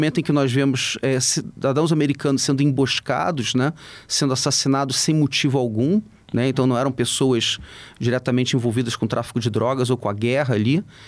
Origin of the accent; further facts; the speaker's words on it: Rio de Janeiro, Brazil; mesmo eu que sou carioca